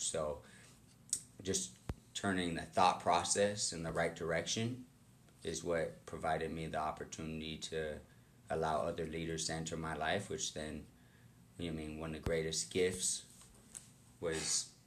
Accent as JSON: {"language": "English", "town": "San Diego", "region": "California", "country": "United States", "said": "I am from San Diego."}